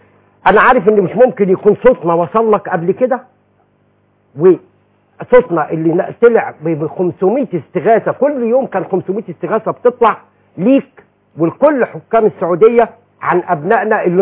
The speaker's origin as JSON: {"language": "Arabic", "country": "Egypt", "said": "احنا مصريين وعشان ابقى عربي لازم ابقى مصري الاول"}